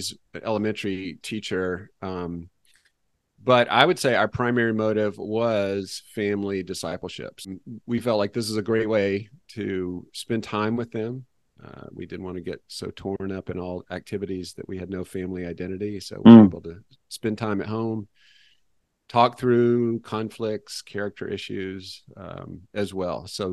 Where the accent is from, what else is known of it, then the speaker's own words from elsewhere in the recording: the South, United States; now in Rhode Island, United States; I'm in Rhode Island now in New England. I grew up in the South and came to Christ as a child, but ended up going to college up here in New England